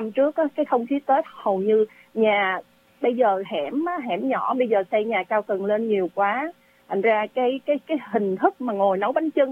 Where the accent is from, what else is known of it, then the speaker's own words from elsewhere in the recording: Southern Vietnam, Vietnam; mình là dân miền Nam đó